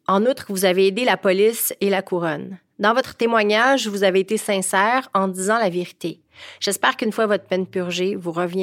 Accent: Val-d'Or, Quebec, Canada; aujourd'hui, je t'amène dans ma ville natale, à Val-d'Or.

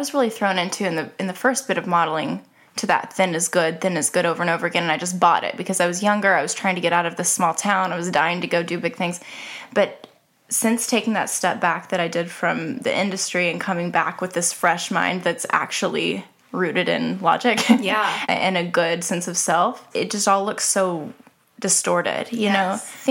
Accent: Snyder, Oklahoma, United States; I grew up in Snyder, Oklahoma. I'm a model and an entrepreneur.

